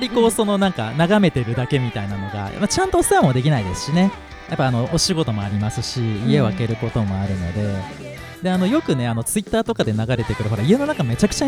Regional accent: Osaka, Japan; うちの親がその元々鹿児島なんですけど、僕大阪出身なんですけど、うん、大阪からその鹿児島に移り住んだ

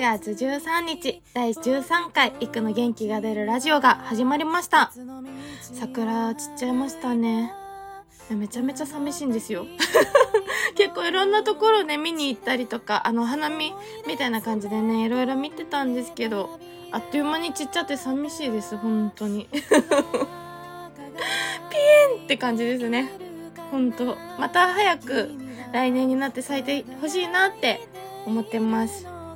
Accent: Kushiro, Hokkaido, Japan; also born or lived in Sapporo; 地元が私釧路なんですけど、まあ、高校まで釧路に行って、で大学に進学するのに札幌に行くみたいな感じなことをしてたんですよね。

